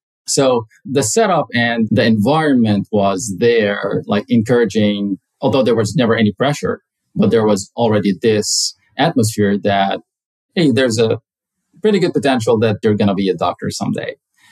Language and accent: English; Lebanon; before coming back to Lebanon, my home country.